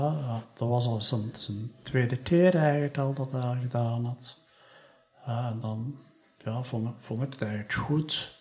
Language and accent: Dutch; Halen, Flanders, Belgium; also born or lived in Tongeren; Ik ben niet in Halen geboren, maar daar heb ik dan gewoond. Ik ben in Tongeren geboren. Maar dan vanuit Halen ben ik vertrokken naar Hasselt. Van Hasselt naar Tongeren.